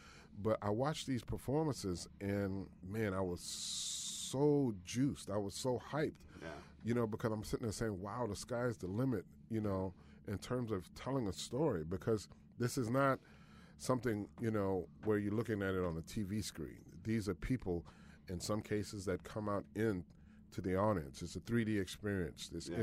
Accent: New Orleans, Louisiana, United States; being African-American, growing up in New Orleans, opera, you know, and even though I grew up with opera in my house

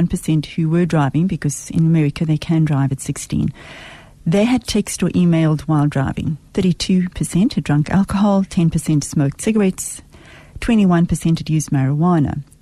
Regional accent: Bloemfontein, Free State, South Africa; born or raised there

